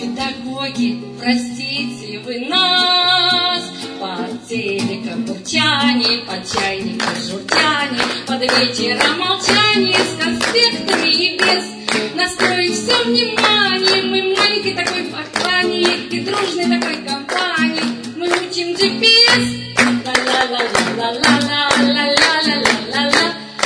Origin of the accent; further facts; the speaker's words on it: Samara, Samara Oblast, Russia; из Самары. Я счастлива, что снова побывала в Москве.